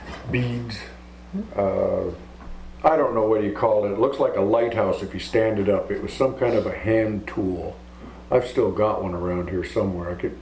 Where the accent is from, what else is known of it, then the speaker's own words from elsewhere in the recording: Ketchikan, Alaska, United States; also born or lived in Klawak; I was young when we moved to Ketchikan to be close to him.